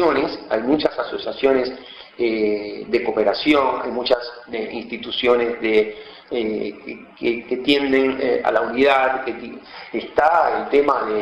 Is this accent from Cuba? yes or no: yes; Havana, Cuba; moved away as an adult; also born or lived in Moscow; now in Argentina; Yo soy cubano y hace aproximadamente 20 años que vivo en la Argentina. Mi periplo de estudios comenzó en La Habana